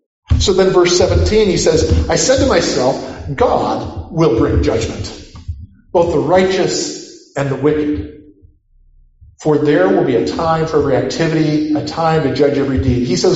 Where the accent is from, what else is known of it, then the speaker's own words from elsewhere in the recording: United States; one of the things I have to think about for me as an American is to say the history of slavery